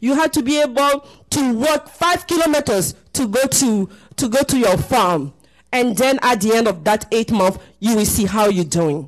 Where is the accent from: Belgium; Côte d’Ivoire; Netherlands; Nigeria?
Côte d’Ivoire; now in Portland, United States; When you see me in the street of Portland, you will think that I'm African American. Until I say hi to you, then you will say, "You have an accent. Where are you from?" I will say, "I'm from Ivory Coast."